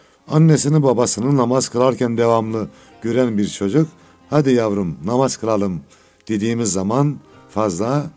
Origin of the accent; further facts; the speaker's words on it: Osmaniye, Turkey; Ben Osmaniyeliyim.